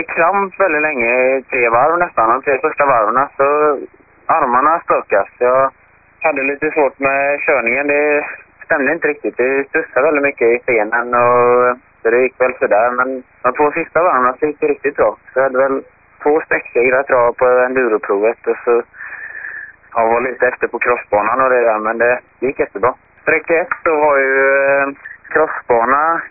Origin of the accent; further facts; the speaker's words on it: Gothenburg, Västra Götaland County, Sweden; Det var ganska likt här hemma i Göteborg med sten och sås